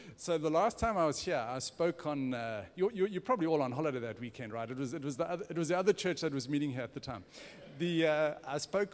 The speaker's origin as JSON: {"language": "English", "country": "South Africa", "lives_now": "Singapore", "said": "I am from South Africa by origin, but I have lived in Singapore for the last 10 years."}